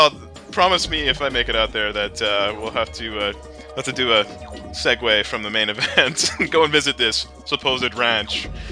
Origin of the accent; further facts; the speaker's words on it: Canada; this is just my suggestion as a Canadian